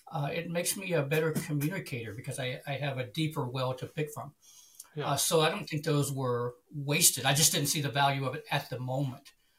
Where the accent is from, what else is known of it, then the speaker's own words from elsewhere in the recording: Georgia, United States; I grew up in Georgia, so I'm not touching it.